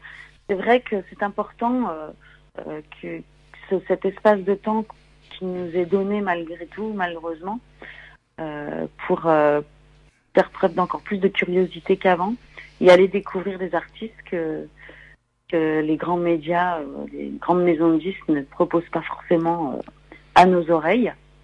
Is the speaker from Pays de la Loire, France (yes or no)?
yes; Nantes, Pays de la Loire, France; un autre chez moi à Nantes